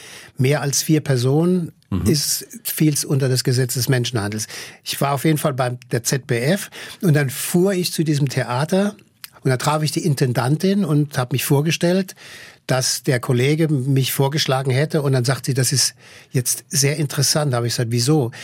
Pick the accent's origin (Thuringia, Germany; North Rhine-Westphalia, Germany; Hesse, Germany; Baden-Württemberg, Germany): Baden-Württemberg, Germany; Mannheim; Ich bin aus Mannheim.